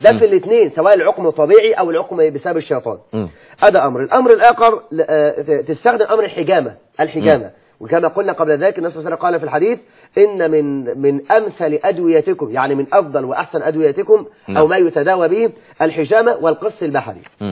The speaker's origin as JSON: {"language": "Arabic", "country": "Egypt", "said": "طب ده مش موجود يعني في حال اضطرار عندنا في مصر"}